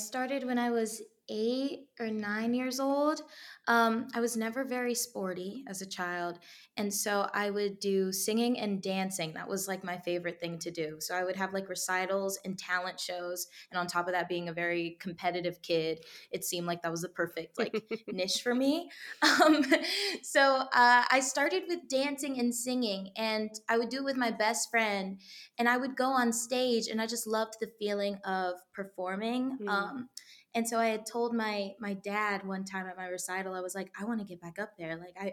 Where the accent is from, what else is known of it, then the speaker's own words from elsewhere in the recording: Texas, United States; now in New York, United States; So first step for me, like I said, I was raised in Texas.